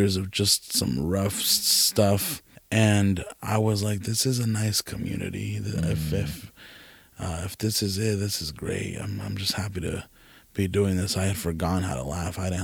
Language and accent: English; California, United States; I'm from California.